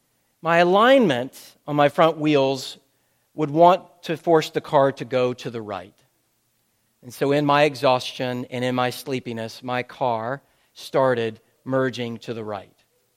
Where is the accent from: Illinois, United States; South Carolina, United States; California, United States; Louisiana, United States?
South Carolina, United States; Irmo; by my hometown of Irmo, at least the town not which I was born, but the town in which I realized who I was as a human being, and that is a small town called Irmo, just outside of Columbia.